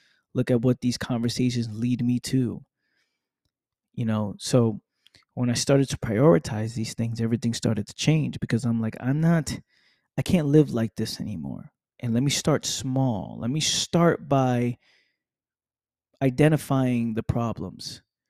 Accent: Bronx, New York, United States; See, me growing up in the Bronx, I've learned so much about what it means to be of quality

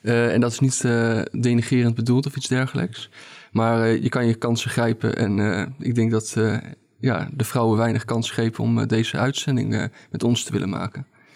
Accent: Amersfoort, Utrecht, Netherlands; En ondanks dat ik uit Amersfoort kom, maar dat heeft te maken met de roots van mijn moeder.

